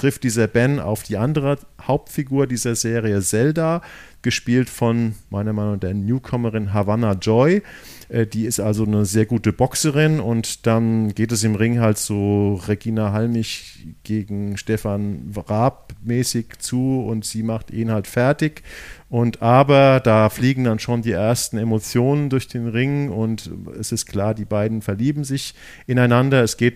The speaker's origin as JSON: {"language": "German", "region": "Hesse", "country": "Germany", "said": "Ich bin ja aus der Gegend"}